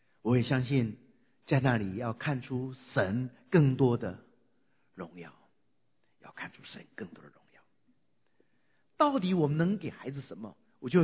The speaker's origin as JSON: {"language": "Chinese", "town": "Nantou", "region": "Nantou County", "country": "Taiwan", "tie": "born or raised there", "said": "那是我国民小学二年级，我住在台湾的南投，发生921地震的地方啊，积极那个南投，我是在南投市。当时我们乡下两条主要的街道弄了一个红绿灯"}